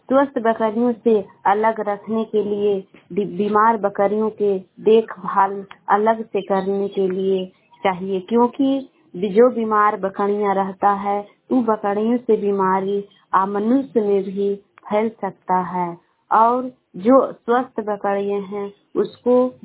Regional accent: Bihar, India; मैं गोवा से शेखपुरा से बोल रही हूँ, पटना जिला के रहने वाली हूँ।

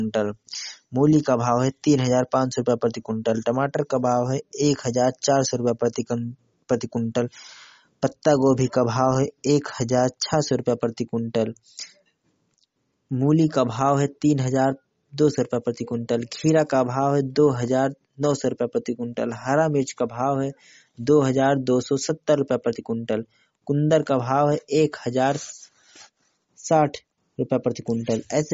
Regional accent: Ambedkar Nagar, Uttar Pradesh, India; मैं स्वयं कन्नौजी अम्बेडकर नगर का रहने वाला हूँ।

